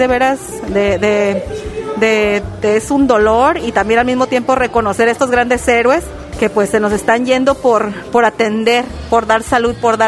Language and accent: Spanish; Mexico; nosotros, como los mexicanos, siempre decimos que tenemos mucha cercanía con la muerte